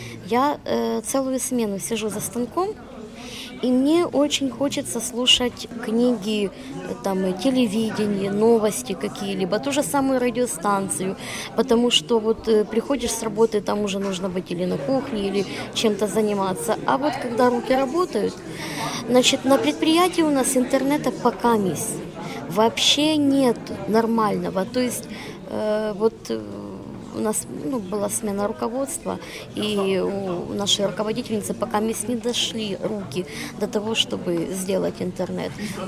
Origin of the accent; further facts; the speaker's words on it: Kyiv, Ukraine; first language uk; Russian is a second language; Вот я киевлянка, украиноязычная причем, из украиноязычной семьи. И украинский язык – это тот язык, на котором я мыслю.